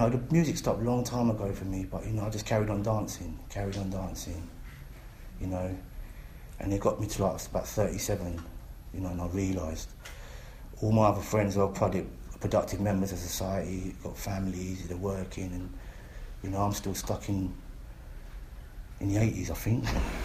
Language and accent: English; London, United Kingdom; I grew up in East End of London on an estate, you know. I come from a good family.